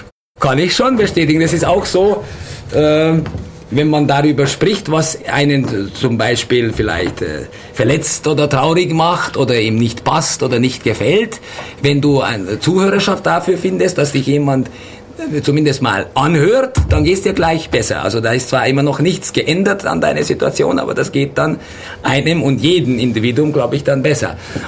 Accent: Kula, Vojvodina, Serbia; Konkret komme ich, okay. Wenn es so genau geht, ich komme konkret aus Kula.

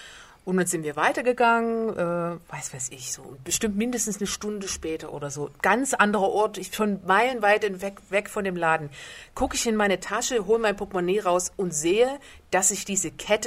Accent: Dresden, Saxony, Germany; bin ich oft in Dresden, meine Heimatstadt, so bummeln gegangen

